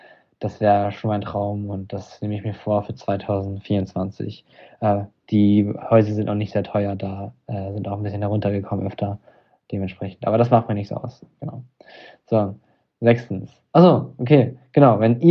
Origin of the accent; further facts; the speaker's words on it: Estonia; ich komme aus Estland und ich möchte mir unbedingt da ein Haus im Wald kaufen